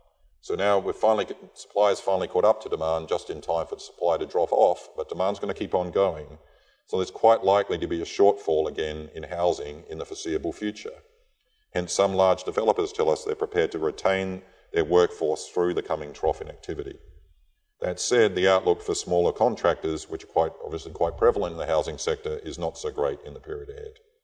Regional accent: Adelaide, South Australia, Australia; So I'm from Adelaide originally, and we just don't have housing cycles there at all.

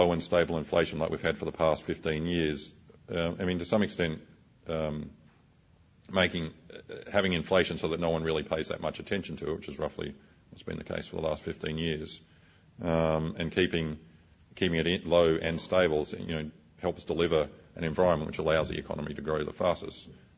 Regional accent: Adelaide, South Australia, Australia; I come from Adelaide, so despite most people are unaware of the fact that South Australia also has a decent amount of mining there too.

